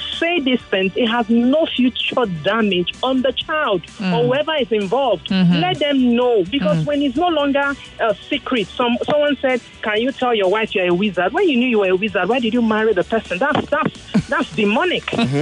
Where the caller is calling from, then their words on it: Lekki, Lagos, Nigeria; I'm calling from Lekki.